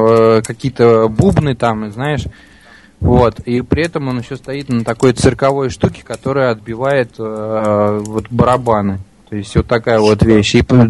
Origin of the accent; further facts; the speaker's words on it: Moscow, Russia; так как мы приехали как москвичи